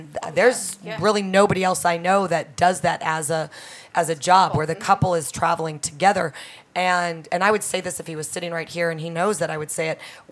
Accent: Livermore, California, United States; Livermore, California.

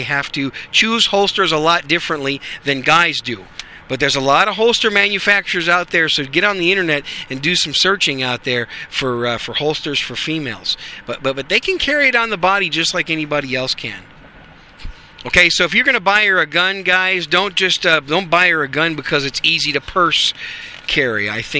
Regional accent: Wisconsin, United States; Waukesha is in Wisconsin, my home state.

